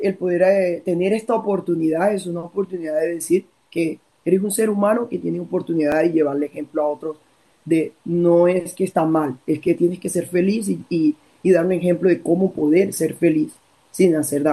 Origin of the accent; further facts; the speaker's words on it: Colombia; now in Australia; en mi país, en Colombia, específicamente en mi región, hay mucho tabú, porque vengo de una comunidad católica, cristiana, tengo una educación católica